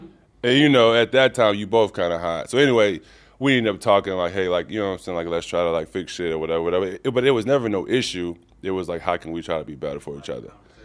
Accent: Dallas, Texas, United States; my first game was against Dallas, which was kind of cool for me because I'm from Dallas

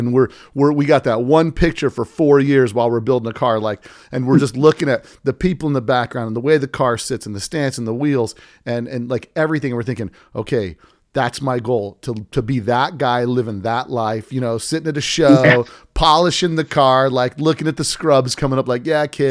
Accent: Las Vegas, Nevada, United States; I grew up in Las Vegas, which is the desert, you know, it's a couple hours away

